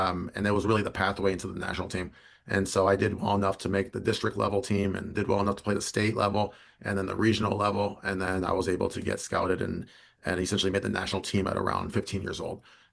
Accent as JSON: {"language": "English", "town": "Morgan Hill", "region": "California", "country": "United States", "said": "I'm from Morgan Hill, so all the ODP events that we had there, it was a 5-minute drive for me."}